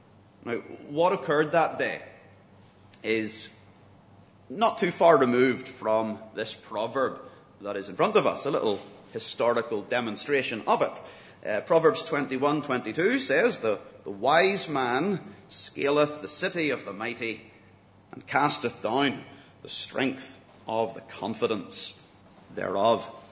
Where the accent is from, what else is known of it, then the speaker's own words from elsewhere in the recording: South Australia, Australia; I'm glad to add a bit of diversity to the English language with my accent, but as long as you can understand it, that's the main thing